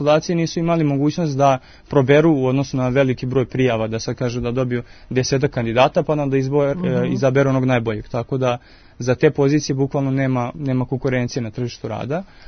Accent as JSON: {"language": "Serbian", "town": "Sremska Mitrovica", "region": "Vojvodina", "country": "Serbia", "tie": "born or raised there", "said": "U manjim gradovima, recimo poput Sremske Mitrovice, ja sam rodom iz Sremske Mitrovice, pa konkretno znam"}